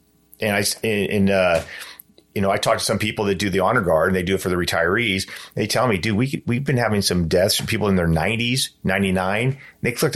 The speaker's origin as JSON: {"language": "English", "town": "Ventura", "region": "California", "country": "United States", "tie": "born or raised there", "said": "And then I grew up in Ventura, one of the areas I grew up"}